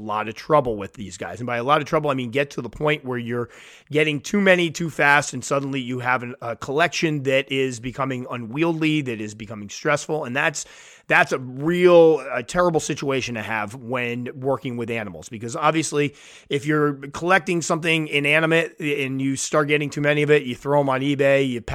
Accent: Connecticut, United States; was a high school biology teacher in Clinton, Connecticut, which is my home state.

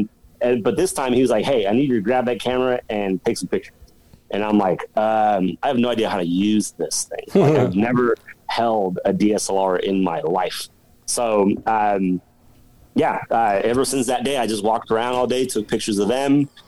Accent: Oklahoma City, Oklahoma, United States; I grew up street racing in Oklahoma City, right?

